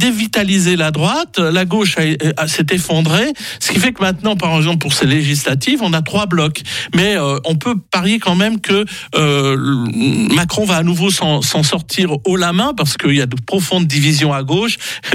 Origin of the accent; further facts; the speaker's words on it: Hauts-de-France, France; born there; dans le nord de la France, par exemple, qui est une région qui a beaucoup souffert, c'est ma région d'origine où je suis né